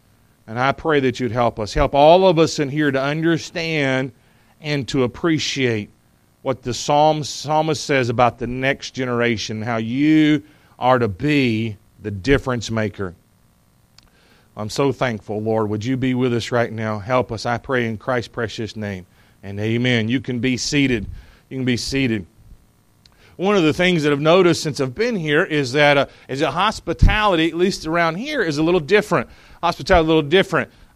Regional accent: North Carolina, United States; Now, I'm from Eastern North Carolina. I got red hair and freckles. I'm not Italian

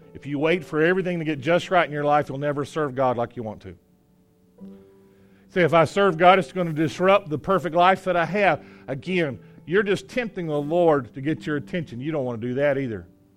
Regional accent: Princeton, North Carolina, United States; I'm from Princeton, North Carolina

